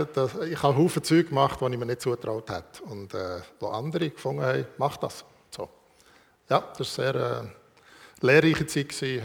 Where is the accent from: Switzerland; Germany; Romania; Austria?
Switzerland; Belp, Bern; also born or lived in Eggiwil / Kerzers; An verschiedenen Orten, weil mein Vater war Prediger und dann wurde er versetzt worden. Also im Eggiwil, im Emmental, das waren so meine ersten Jahre, dann vor allem in Belp, also in der Nähe von Bern. Und noch kurz in Kerzers, dann im Berner Seeland